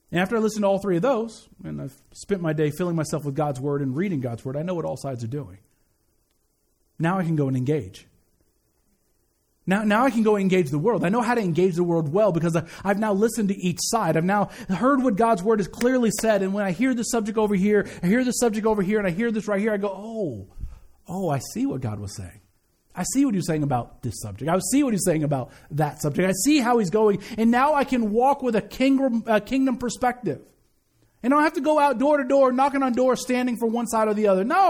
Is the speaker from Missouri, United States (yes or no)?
yes; Kansas City, Missouri, United States; In the church I grew up in growing in Kansas City, it was very, very Democratic.